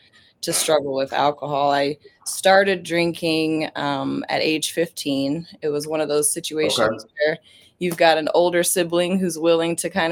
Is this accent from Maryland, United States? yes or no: no; Aurora, Colorado, United States; I'm an alcoholic. And I grew up in Aurora, Colorado.